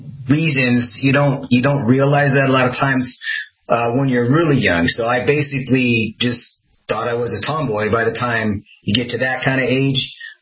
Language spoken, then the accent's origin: English; Midwest, United States; I mean, I grew up in the Midwest, you know.